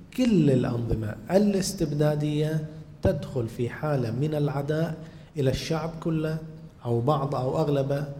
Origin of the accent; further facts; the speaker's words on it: Bahrain; بسبب غياب الحد الأدنى من الديمقراطية في بلادنا البحرين